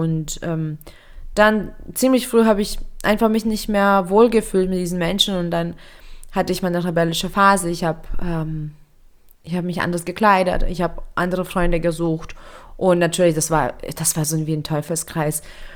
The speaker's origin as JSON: {"language": "German", "country": "Lithuania", "tie": "born or raised there", "lives_now": "Germany", "said": "Und ich bin zwar in Litauen aufgewachsen, geboren, und meine Eltern sind eigentlich beide Litauer, aber wir haben unsere Wurzeln eben in Deutschland"}